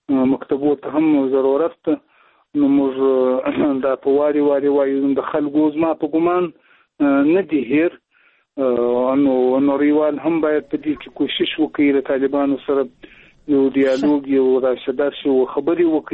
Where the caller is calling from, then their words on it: Shajoy, Zabul, Afghanistan; د زابل ولایت د شاجوی له ولسوالۍ سره په اړیکه کښې یم